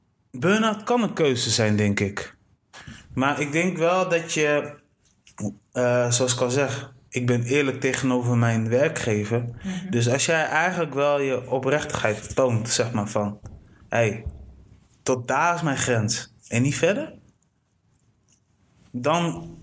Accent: Delfzijl, Groningen, Netherlands; born there; Ik ben geboren in Delfzijl.

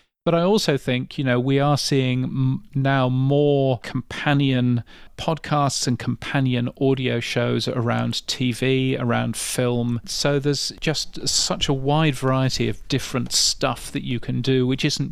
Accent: United Kingdom; And NPR, to me, as a Brit, is incomprehensible.

